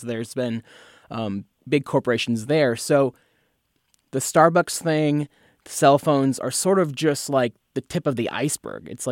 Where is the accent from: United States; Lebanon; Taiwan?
United States; Fresno, California; Yeah, I think you and I know, Joe, because we grew up in Fresno, the Fresno area